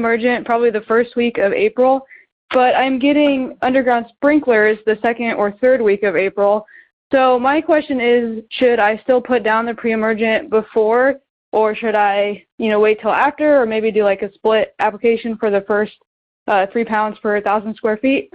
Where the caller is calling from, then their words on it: Lincoln, Nebraska, United States; from Lincoln, Nebraska.